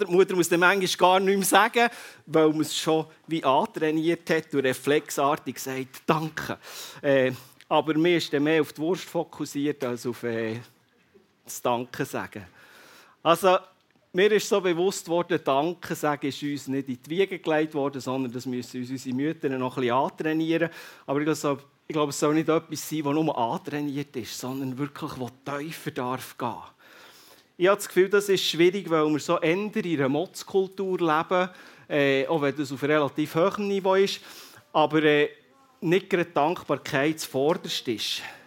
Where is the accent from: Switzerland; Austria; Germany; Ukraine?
Switzerland; gerade als Schweizer